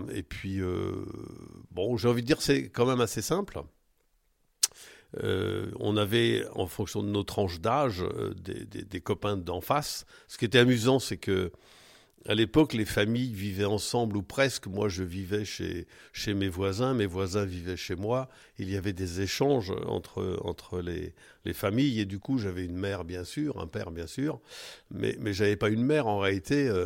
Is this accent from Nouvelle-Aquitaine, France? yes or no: yes; Saint-Rémy-sur-Creuse, Nouvelle-Aquitaine, France; Je suis né moi à Saint-Rémy-sur-Creuse, c'est à 3 km de Descartes. J'y suis né, jusque l'âge de 20 ans j'y ai vécu.